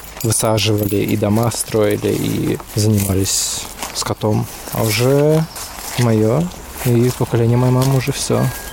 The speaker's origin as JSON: {"language": "Russian", "town": "Odrishi", "region": "Krāslava Municipality", "country": "Latvia", "tie": "born or raised there", "said": "я родился в Одришах. Это недалеко от знака Краслава, как мы ехали от завода. Ага. И буквально там поворот есть направо. Мы там жили. Какое-то время."}